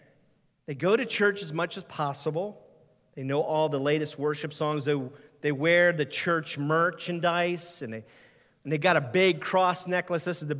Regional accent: Ohio, United States; now in Wisconsin, United States; I grew up in Ohio. I grew up a Browns fan.

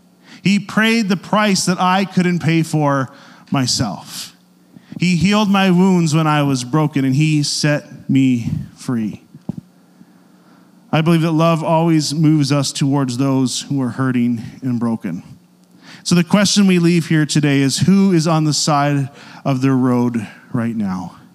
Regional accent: Canada; I have a very difficult time as a Canadian right now, given our global situation with our neighbors.

